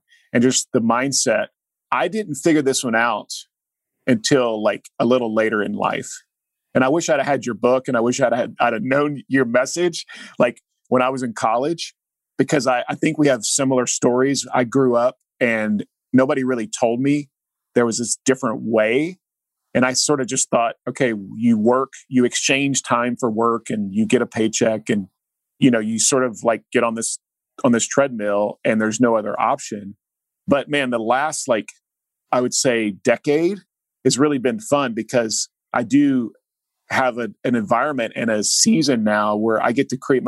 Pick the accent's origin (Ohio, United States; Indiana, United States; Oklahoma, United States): Oklahoma, United States; We were basically an all-star team from the state of Oklahoma with high school seniors